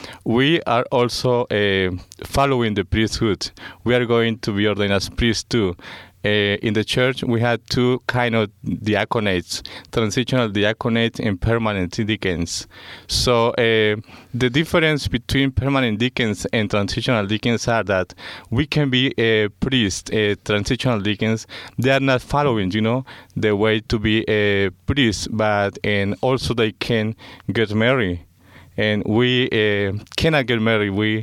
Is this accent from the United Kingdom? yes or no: no; Colombia; now in Milwaukee, United States; I'm from Colombia. I'm 35 years old, and I've been here in Milwaukee for about 3.5 years.